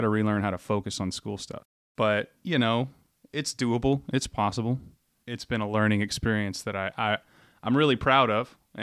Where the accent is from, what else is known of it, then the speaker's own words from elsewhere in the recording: Lubbock, Texas, United States; moved away as an adult; Well, I'm originally from West Texas, Lubbock, Texas, to be exact. I came out here about 2.5, 3 years ago, get closer to family.